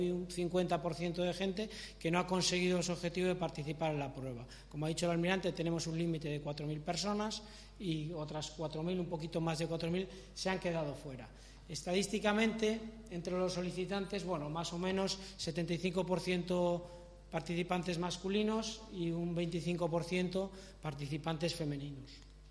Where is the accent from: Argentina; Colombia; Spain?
Spain; Santander, Cantabria; yo soy de Santander.